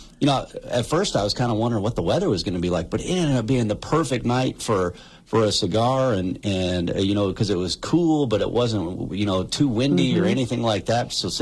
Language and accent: English; Montana, United States; growing up in Montana, you always say roof instead of roof, creek instead of creek.